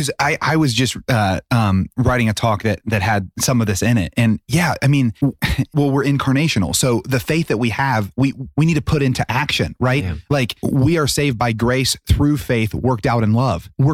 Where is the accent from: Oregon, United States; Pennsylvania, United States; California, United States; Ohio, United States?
Ohio, United States; I have tons of friends from my hometown because we're kind of the beginning of the Bible Belt down in Southern Ohio.